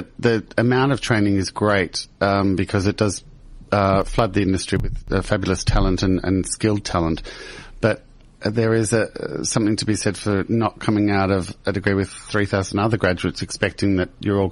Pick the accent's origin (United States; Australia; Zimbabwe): Australia; Melbourne, Victoria; moved away as an adult; now in United Kingdom; I've just come back from the UK, which is where I'm now based. Yes. But I was originally born and bred in Melbourne. Yes, I'm a Melbourne boy. And I moved to the UK 7.5 years ago